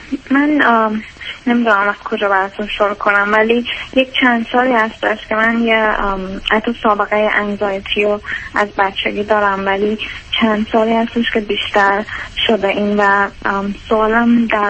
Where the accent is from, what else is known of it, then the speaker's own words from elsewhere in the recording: Iran; moved away as an adult; now in New York, United States; من بعد از دیپلم از ایران اومدم بیرون